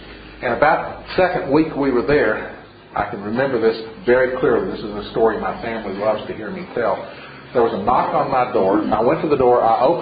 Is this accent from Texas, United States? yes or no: no; Tennessee, United States; Southern is not a geographic location. Southern is a way of life. I grew up in East Tennessee. I considered myself a product of East Tennessee.